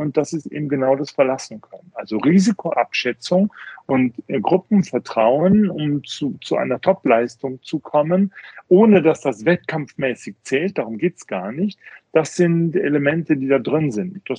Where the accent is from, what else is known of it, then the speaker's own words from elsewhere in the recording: Bonn, North Rhine-Westphalia, Germany; born there; moved away as an adult; now in Munich, Germany; Das habe ich aus meiner Jugend mitgebracht und bin ja gebürtiger Bonner